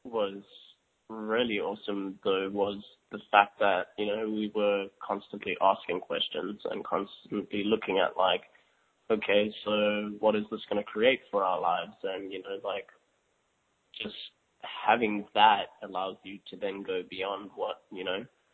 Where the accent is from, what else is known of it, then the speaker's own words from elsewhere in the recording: South Africa; I grew up in South Africa, and, you know, our family never had, you know, lots of money.